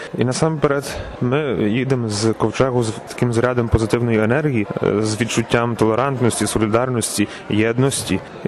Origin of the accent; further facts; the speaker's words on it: Strilkovychi, Lviv Oblast, Ukraine; і я зі Стрілкович Львівської області. Представляю польську сторону.